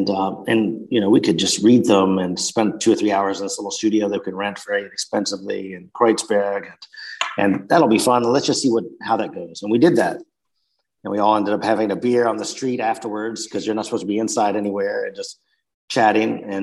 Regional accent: United States; Of course, being an American, I'm always looking back at see what's going on in the States

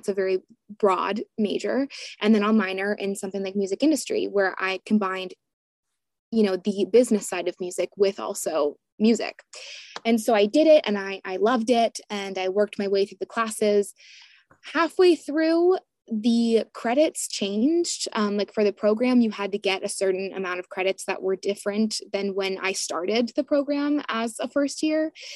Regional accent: Bristow, Virginia, United States; I am from Bristow, Virginia, so Northern Virginia.

